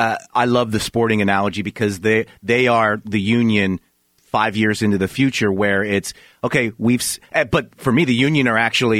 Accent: Philadelphia, Pennsylvania, United States; And full disclosure, I'm from Philly.

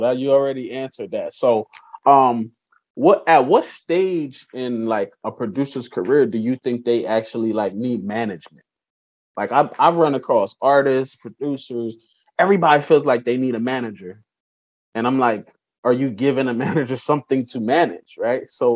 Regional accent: Delaware, United States; now in Miami, United States; so I'm originally from Delaware before I came to Miami.

